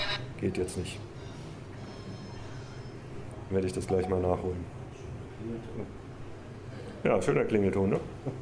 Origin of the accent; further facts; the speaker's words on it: Wiesbaden, Hesse, Germany; born there; now in Berlin, Germany; ich bin ja erst 89 nach Berlin gekommen, ich bin ja in Wiesbaden geboren